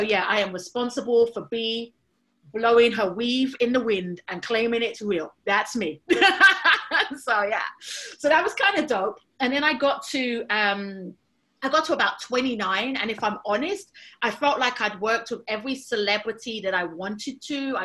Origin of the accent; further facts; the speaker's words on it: London, United Kingdom; So there I was, a kind of black girl from Southeast London, working underneath